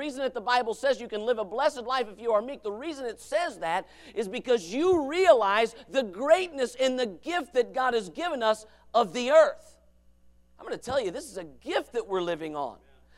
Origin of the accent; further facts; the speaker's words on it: United States; There's no being happy as an American.